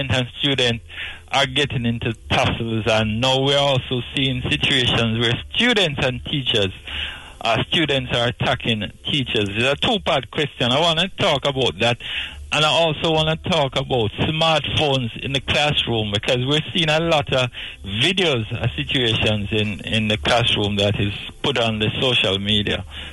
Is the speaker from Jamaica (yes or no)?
yes; Jamaica; There was a time when I grew up in Jamaica and others